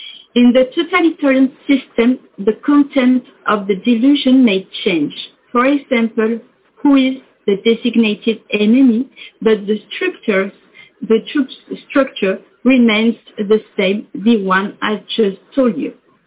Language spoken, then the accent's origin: English; France; English is a second language; I will read in English because my English is un poco awful. … from France.